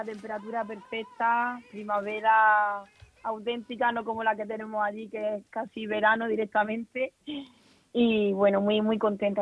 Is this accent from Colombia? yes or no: no; Region of Murcia, Spain; moved away as an adult; now in Seville, Spain; Yo soy murciana y aunque llevo ya media vida viviendo en Sevilla por mi trabajo, por el flamenco